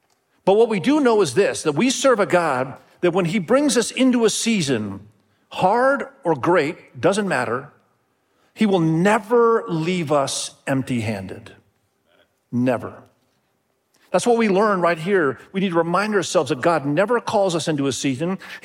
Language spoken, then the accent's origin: English; Indonesia; When I grew up in Indonesia, I saw lots and lots of people with leprosy.